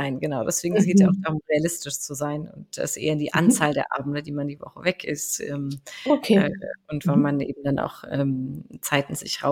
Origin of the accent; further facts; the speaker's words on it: Heidelberg, Baden-Württemberg, Germany; dann bin ich in Baden-Württemberg, in Heidelberg, das ist meine Heimat.